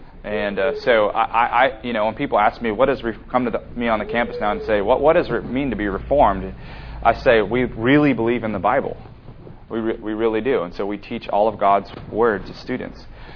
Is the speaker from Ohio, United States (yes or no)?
no; California, United States; I grew up in the Bay Area, so I grew up in the Silicon Valley.